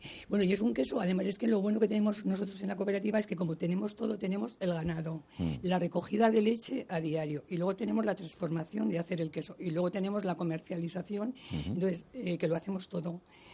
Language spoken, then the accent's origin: Spanish; Campo Real, Community of Madrid, Spain; yo soy de pueblo, soy de Campo Real, claro, del queso este tan bueno.